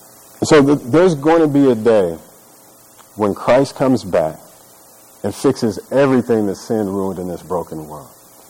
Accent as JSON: {"language": "English", "town": "Stillwater", "country": "United States", "tie": "born or raised there", "said": "how the city of Stillwater, I grew up in Stillwater, how the people of Stillwater really came around us"}